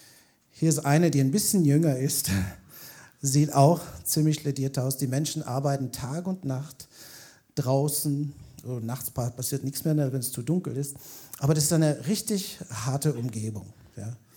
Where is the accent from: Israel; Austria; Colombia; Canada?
Canada; German is a second language; für jemanden, der eigentlich als Kanadier sehr Geländewagen erfahren ist.